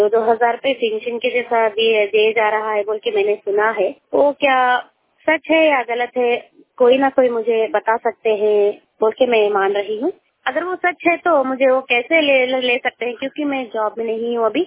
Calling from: Pune, Maharashtra, India; मैं पुणे से बोल रही हूँ … कोंडवे की रहने वाली हूँ।

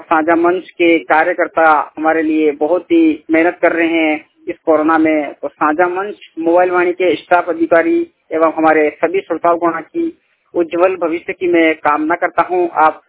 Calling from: Dungarpur, Rajasthan, India; मैं राजस्थान डूंगरपुर से हूँ

